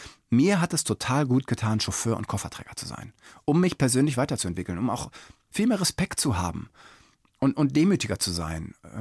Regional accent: Detmold, North Rhine-Westphalia, Germany; bin dann zurück in meine Heimatstadt Detmold in Ostwestfalen zu meinen Eltern gefahren.

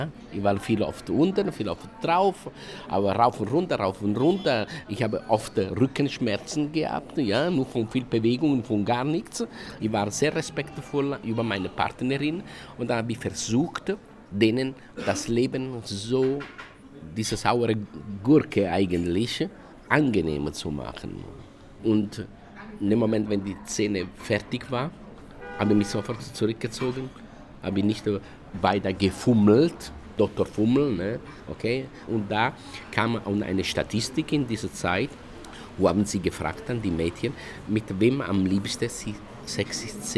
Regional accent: Italy; German is a second language; Also das für mich war, als Italiener war, okay, der Käse über die Nudel.

